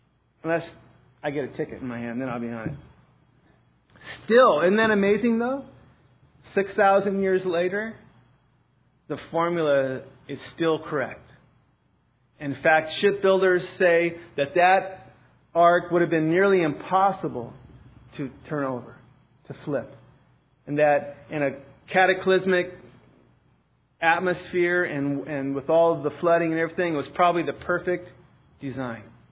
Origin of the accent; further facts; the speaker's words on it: Ireland; Now, I don't know if it's because I'm Irish or what